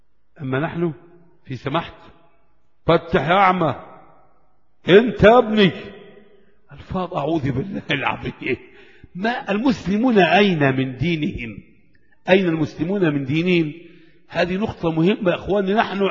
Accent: Egypt; أنا آمن، لا آمن في بلدي مصر

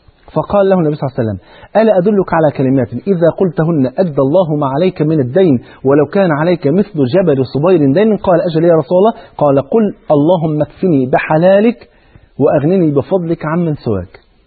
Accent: Egypt; المثل عندنا في مصر يقول يا بخت من بات مظلوم ولا يباتش ظالم

